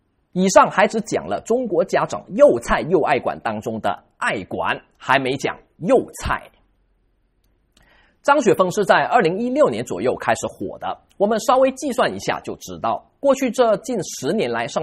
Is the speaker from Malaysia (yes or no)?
yes; Malaysia; 我自己也是来自马来西亚的一个小镇，我父母亲也都没上过大学